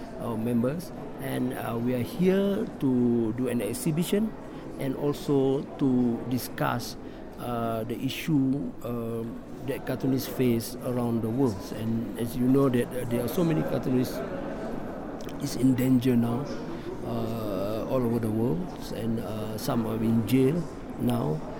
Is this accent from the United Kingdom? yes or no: no; Malaysia; I'm from Malaysia.